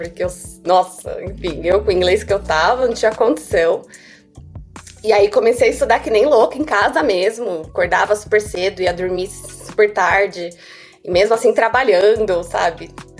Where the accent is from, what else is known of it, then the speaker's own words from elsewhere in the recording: São Paulo, Brazil; moved away as an adult; also born or lived in Winnipeg; now in Calgary, Canada; moro aqui no Canadá, eu vim de São Paulo, né? Sou paulistana.